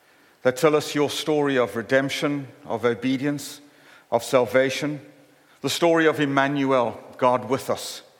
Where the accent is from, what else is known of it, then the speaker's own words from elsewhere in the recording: South Africa; Where I grew up in South Africa, Christmas is in the middle of summer.